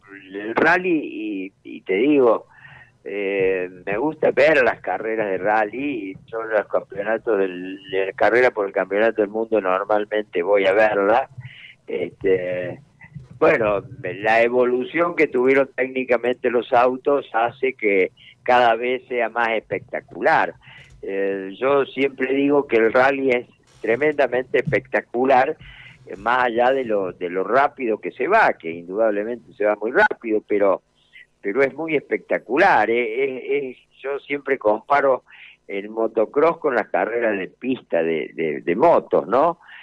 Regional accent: Villa del Carmen, San Luis, Argentina; Yo soy nativo puntano, nací en la provincia de San Luis, en Villa del Carmen

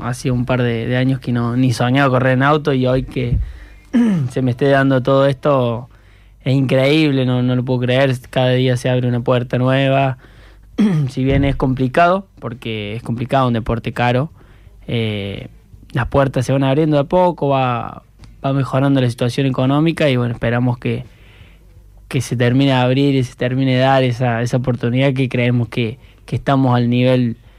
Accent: La Cumbre, Córdoba, Argentina; la gente del pueblo, mi pueblo, La Cumbre, tiene 10.000 habitantes, es pequeño

